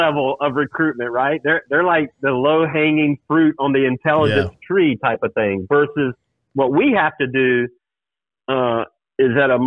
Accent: United States; I knew that I didn't say anything that I didn't have the right as an American to say.

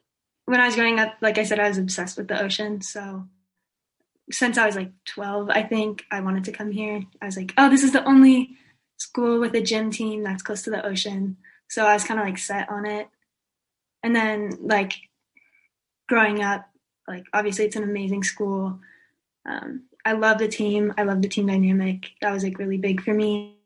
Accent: Sacramento, California, United States; I'm from Sacramento.

